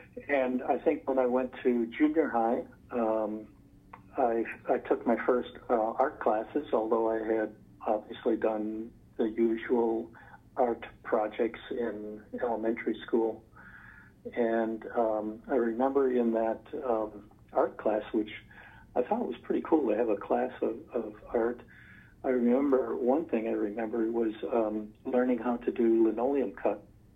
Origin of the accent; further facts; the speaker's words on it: Sheboygan, Wisconsin, United States; Yes, I was born in Sheboygan, and my family lived there.